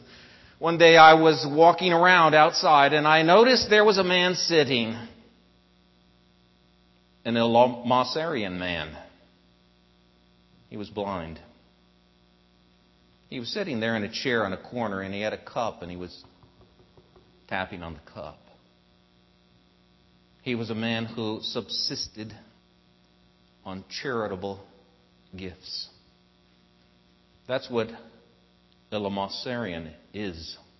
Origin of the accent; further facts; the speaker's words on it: Portland, Oregon, United States; also born or lived in Montana; Well, I grew up in Portland. Started out in Montana, but by the first grade, I ended up in Portland. And we lived a few miles from downtown Portland.